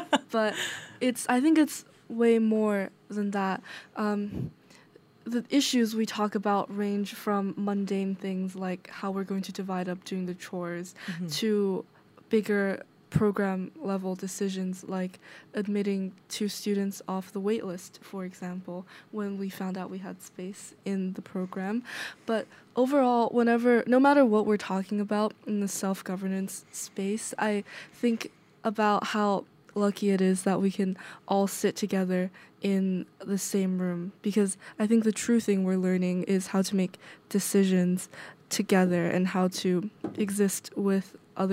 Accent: Los Angeles, California, United States; Well, I am originally from Los Angeles, so very, very different environment from Sitka.

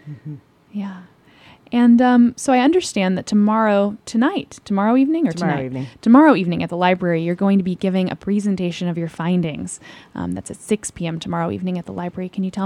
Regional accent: Oklahoma, United States; I know I'm from Oklahoma, so it's a big change

